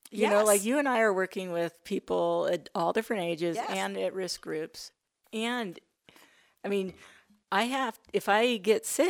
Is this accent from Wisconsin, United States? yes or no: no; Idaho, United States; Yeah, I mean, we're fine. We're from Idaho.